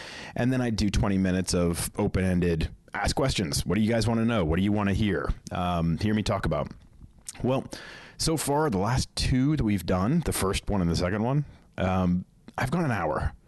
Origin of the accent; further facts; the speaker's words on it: Boston, Massachusetts, United States; Growing up in Boston, I had one of those sports facts a day calendars